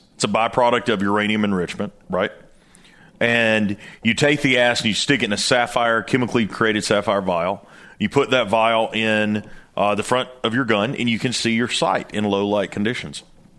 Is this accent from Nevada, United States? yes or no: no; Tennessee, United States; I am the director at Night Vision Precision Tritium. I'm from Tennessee.